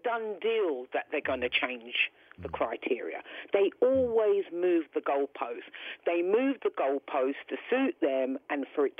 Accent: England, United Kingdom; I was born and bred in England.

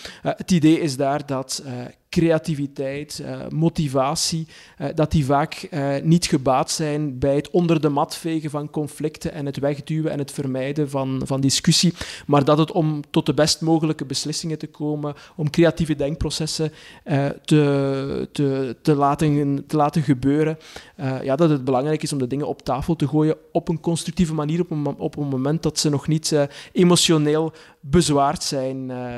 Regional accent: Belgium; dan valt die als Belg nogal tegen

